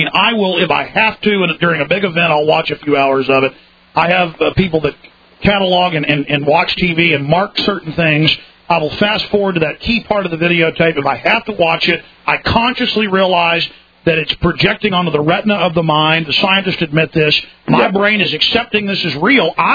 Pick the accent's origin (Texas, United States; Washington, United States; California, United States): Texas, United States; Dallas; I've had experiences where I have a really bad feeling when I was growing up in Dallas